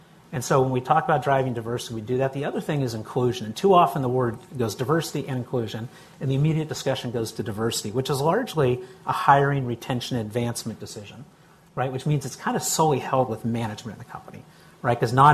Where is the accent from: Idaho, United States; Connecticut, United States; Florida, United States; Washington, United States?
Idaho, United States; and I hate to say this because I'm from Idaho